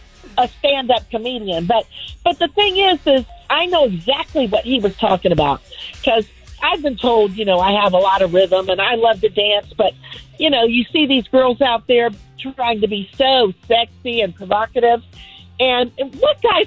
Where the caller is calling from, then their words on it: College Park, Maryland, United States; Maryland, from College Park.